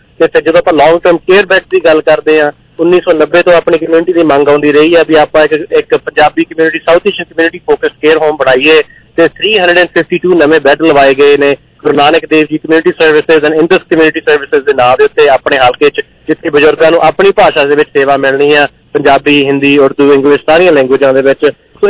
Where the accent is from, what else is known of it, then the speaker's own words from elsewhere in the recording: Canada; ਮੈਂ ਜੀ ਪੰਜਾਬ ਤੋਂ ਨਹੀਂ ਹੈਗਾ, ਮੈਂ ਇੱਥੇ ਕੈਨੇਡਾ ਦਾ ਹੀ